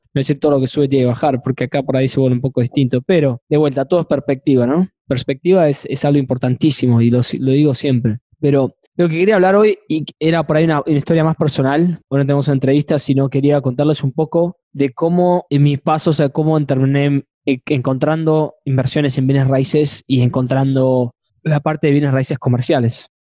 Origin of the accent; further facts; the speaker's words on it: Argentina; now in Houston, United States; yo soy originalmente de Argentina, pero vivo en Texas hace ya 10 años